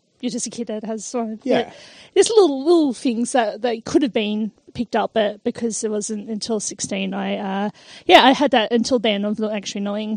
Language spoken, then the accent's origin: English; Australia; Yes, I am an Aussie. Guilty.